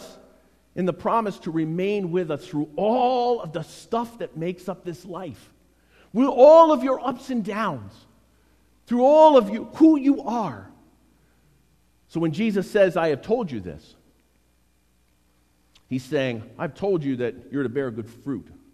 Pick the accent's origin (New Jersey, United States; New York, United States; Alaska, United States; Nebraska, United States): New York, United States; when I was growing up, I grew up in the Hudson Valley, and in my younger elementary years, we lived in a house that was virtually surrounded by apple orchards.